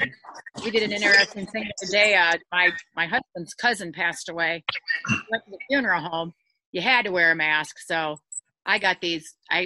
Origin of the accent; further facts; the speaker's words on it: Ohio, United States; I'm from Ohio, so nice.